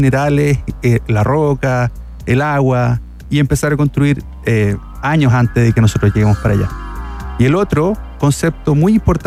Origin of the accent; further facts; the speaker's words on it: Maipú, Santiago Metropolitan Region, Chile; now in Houston, United States; Santiago. De Maipú.